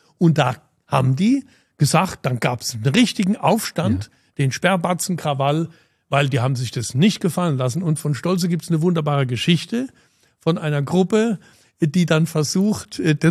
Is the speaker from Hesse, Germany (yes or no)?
no; Heidelberg, Baden-Württemberg, Germany; Ich bin ja kein gebürtiger Frankfurter, ich komme aus Heidelberg. Ich habe dort ein Gymnasium besucht